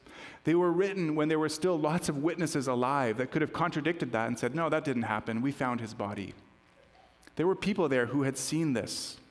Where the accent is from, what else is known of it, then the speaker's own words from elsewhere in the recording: New Mexico, United States; I grew up in New Mexico, so on the border with Mexico in the States.